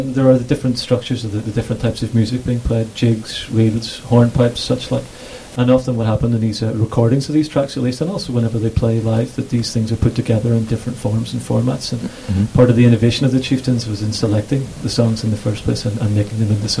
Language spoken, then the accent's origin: English; Belfast, Northern Ireland, United Kingdom; I come from Belfast